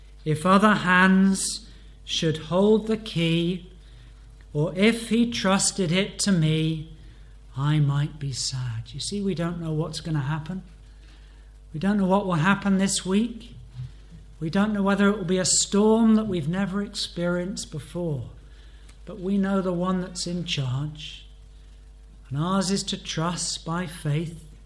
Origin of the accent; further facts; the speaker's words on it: Banbury, South East England, United Kingdom; He was the pastor from my hometown in Banbury in the 19th century.